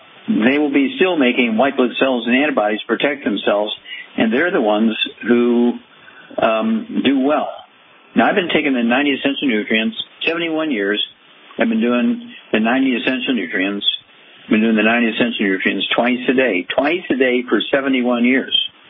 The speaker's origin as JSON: {"language": "English", "region": "Missouri", "country": "United States", "tie": "born or raised there", "said": "Okay, let's go to Missouri, my home state."}